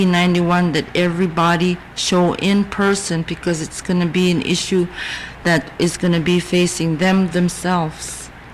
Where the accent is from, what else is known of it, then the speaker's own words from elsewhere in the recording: Selawik, Alaska, United States; moved away as an adult; now in Anchorage, United States; I'm originally from Selwick. I was born in Kotzebue, raised in Selwick all my life, up until 19. I was 19 years old when I left my village and moved to Anchorage.